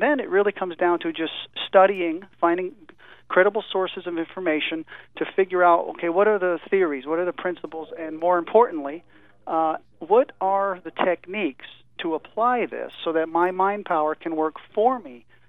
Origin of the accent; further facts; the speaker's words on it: New Jersey, United States; moved away as an adult; now in California, United States; well, I came out here from New Jersey in 1978. And shortly after coming to California as a very young man